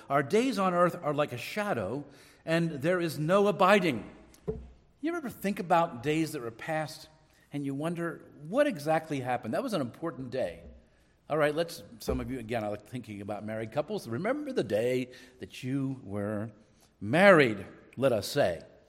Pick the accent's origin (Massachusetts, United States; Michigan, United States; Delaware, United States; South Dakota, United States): Delaware, United States; Wilmington; also born or lived in Philadelphia; I grew up near Philadelphia, and we had an old neighborhood, an old row house in Wilmington, Delaware.